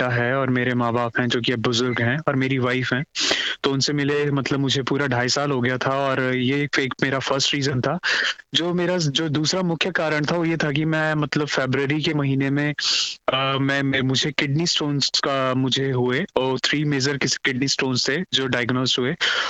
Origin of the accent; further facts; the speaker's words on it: Uttarakhand, India; moved away; क्योंकि मैं उत्तराखंड स्टेट से आता हूं